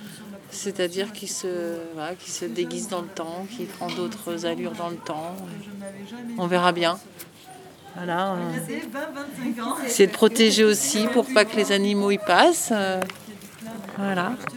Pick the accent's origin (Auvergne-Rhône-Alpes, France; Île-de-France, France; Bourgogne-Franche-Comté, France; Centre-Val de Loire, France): Auvergne-Rhône-Alpes, France; Montbrun-les-Bains; Je viens de Montbrun-les-Bains.